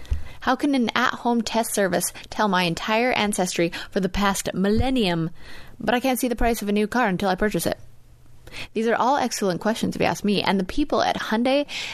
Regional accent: Canada; I'm Canadian, obviously.

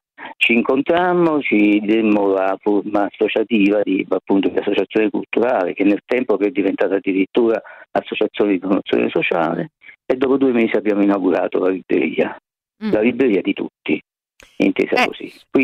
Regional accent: Naples, Campania, Italy; Io stesso, per esempio, vengo da Scampia, che è un quartiere anche questo abbastanza conosciuto di Napoli

